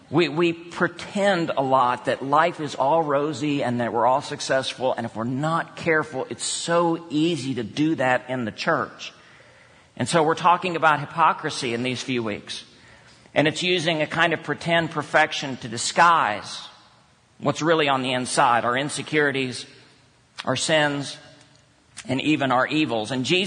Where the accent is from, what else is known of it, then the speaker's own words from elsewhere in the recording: Texas, United States; I grew up in Texas.